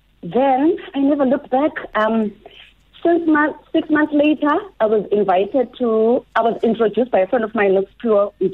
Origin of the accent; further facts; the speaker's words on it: Middle Drift, Eastern Cape, South Africa; also born or lived in Port Elizabeth; I'm born and bred in Port Elizabeth and grew up in Middle Drift, a small village in the Eastern Cape.